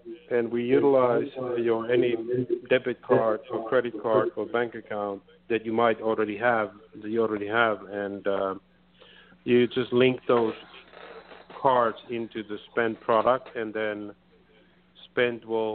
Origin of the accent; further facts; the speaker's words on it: Finland; English is a second language; moved away as an adult; now in New York, United States; And my personal background is I come from Finland, Scandinavia, came to New York, America about 7 years ago